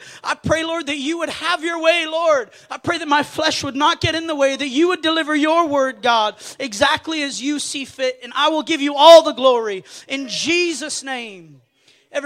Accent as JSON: {"language": "English", "region": "Ontario", "country": "Canada", "said": "I'm from Ontario, so I don't know what gives me the right to tease her, but it's a beautiful province."}